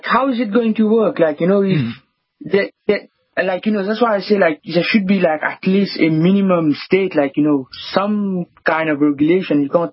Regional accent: Mauritius; Exactly. I'm from Mauritius.

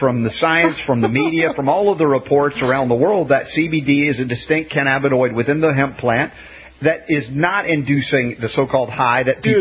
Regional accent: the South, United States; also born or lived in New York, United States; Because I'm an adopted Southerner, although I was a Yankee, New Yorker, when I was a kid. I grew up in the South.

